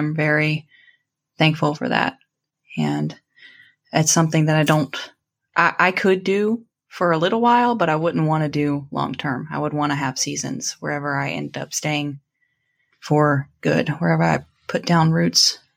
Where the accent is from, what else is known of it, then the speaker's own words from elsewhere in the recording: Atlanta, Georgia, United States; now in Durham, United States; So I live in Durham, North Carolina, like outside of Durham. And I grew up in Atlanta, so being in a city is not weird.